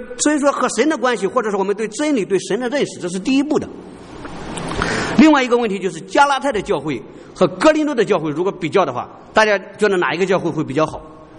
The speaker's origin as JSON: {"language": "Chinese", "country": "China", "said": "所以用我们中国人的话讲，就是我们中国人往往讨论是知易行难还是知难行易"}